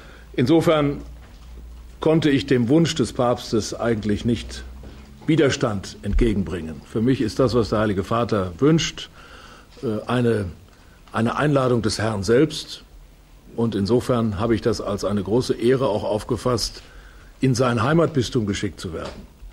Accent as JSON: {"language": "German", "region": "North Rhine-Westphalia", "country": "Germany", "tie": "born or raised there", "lives_now": "Munich, Germany", "said": "Vielleicht kann es dann auch ganz gut sein, wenn ein Westfale nach München kommt."}